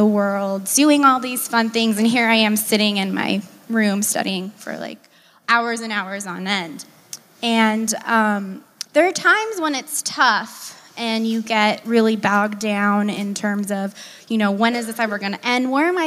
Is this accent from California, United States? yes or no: yes; California, United States; now in Washington, United States; I'm also from California, and I moved across the country.